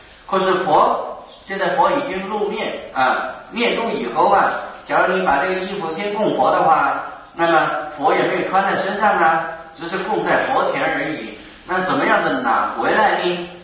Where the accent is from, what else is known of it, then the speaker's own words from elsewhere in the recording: China; 那么我们中国人没有这个习惯